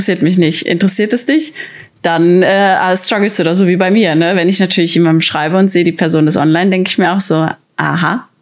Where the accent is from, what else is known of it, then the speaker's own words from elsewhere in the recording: Plettenberg, North Rhine-Westphalia, Germany; Und in meiner Heimatstadt Plettenberg, da wohnen ja nicht viele Leute